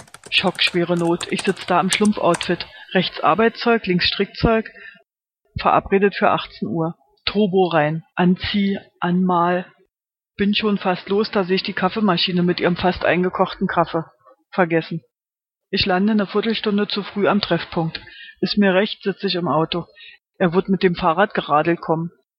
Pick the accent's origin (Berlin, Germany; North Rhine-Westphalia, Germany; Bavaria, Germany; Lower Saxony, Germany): Berlin, Germany; Wir sind beide in Berlin aufgewachsen, sogar in der richtigen Hälfte.